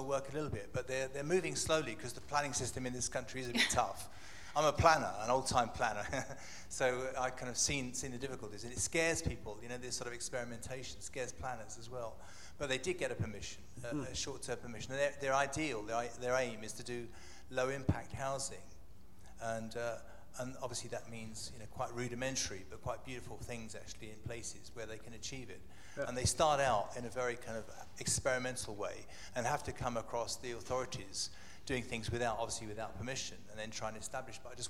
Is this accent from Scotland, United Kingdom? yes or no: no; South West England, United Kingdom; And I'm thinking, especially, I come from Somerset